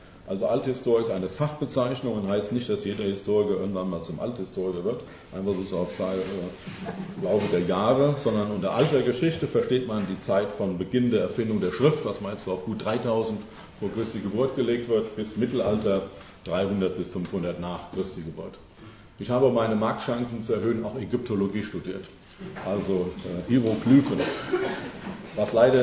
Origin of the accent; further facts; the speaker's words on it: Dillenburg, Hesse, Germany; Es ist einfach in Dillenburg, wo ich herkomme, sozusagen bei den Zischlauten alles ungefähr gleich.